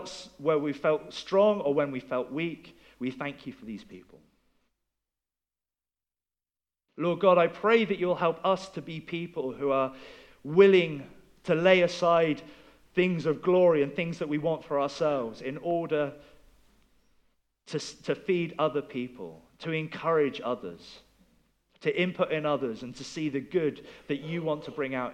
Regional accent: Chard, South West England, United Kingdom; Some of you will know that this week I went back to Chard, to my hometown, because a man who mentored me when I was growing up had died

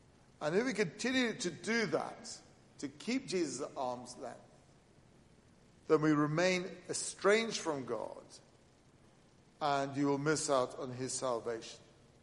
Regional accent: England, United Kingdom; Imagine that I want to stop being English and become French.

